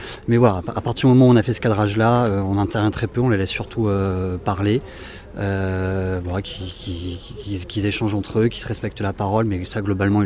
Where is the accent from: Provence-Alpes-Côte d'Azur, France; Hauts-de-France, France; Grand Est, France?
Hauts-de-France, France; Boulogne-sur-Mer; je suis enseignant en lettres-histoire, donc en lycée professionnel, et je viens de Boulogne-sur-Mer.